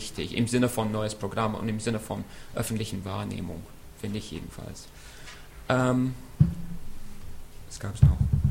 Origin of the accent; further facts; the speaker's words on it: England, United Kingdom; Also als Engländer sowieso.